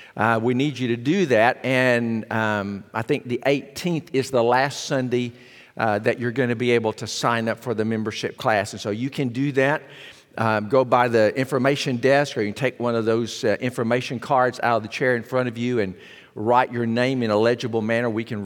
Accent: Arkansas, United States; It's no chance that I'm here, that I relocated from South Arkansas and came this way.

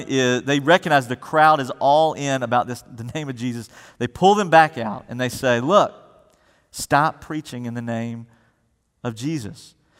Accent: Center Point, Alabama, United States; But when I was growing up in Birmingham, specifically in the community of Center Point, Alabama, there was a guy in front of our grocery store called Food World.

